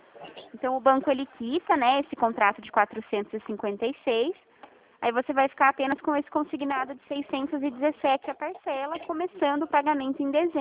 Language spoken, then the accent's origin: Portuguese; São Paulo, Brazil; eu sou interior de São Paulo